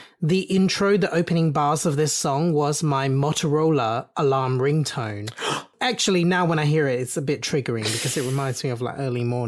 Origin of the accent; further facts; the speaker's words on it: Australia; I think it was actually really special as an Aussie fan to see the Australian leg of the promo.